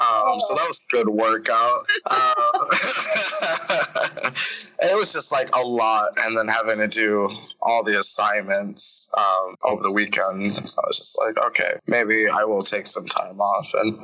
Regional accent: Michigan, United States; now in California, United States; Oh yeah, a little tidbit about me, listeners. Hi, I'm from Michigan. Yes, but these flies here in California are just ruthless.

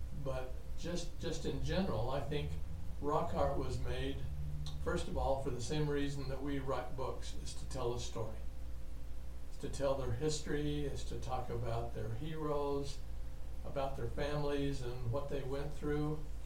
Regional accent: Utah, United States; You know, I was born in Utah, been here just about my whole life, and so I take this white guy Christian culture and upbringing

